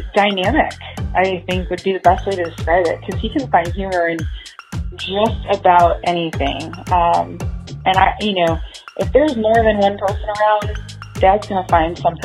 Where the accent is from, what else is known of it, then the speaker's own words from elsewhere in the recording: Ruskin, Florida, United States; In Florida, just south of Tampa Bay in a little town called Ruskin.